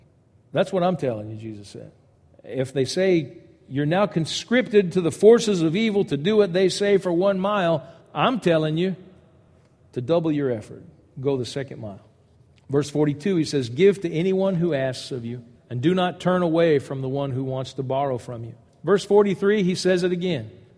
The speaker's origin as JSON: {"language": "English", "region": "the South", "country": "United States", "tie": "born or raised there", "said": "I'm proud to be an American. I was raised in the South."}